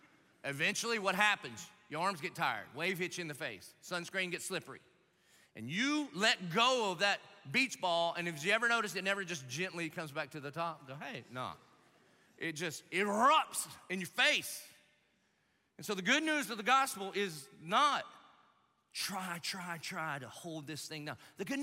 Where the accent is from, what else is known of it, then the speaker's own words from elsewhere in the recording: Dillon, South Carolina, United States; now in Jacksonville, United States; And so, I mean, I grew up in Dillon